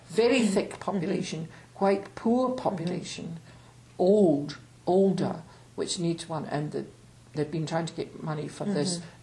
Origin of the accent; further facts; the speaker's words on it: Scotland, United Kingdom; The only time I'm utterly certain that I'm Scottish is mm-hmm. when the All Blacks are playing Scotland.